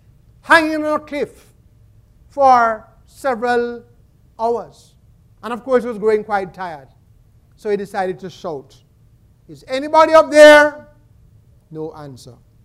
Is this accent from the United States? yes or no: no; Jamaica; You know, some of you know I'm from Iamica, which means the land of water.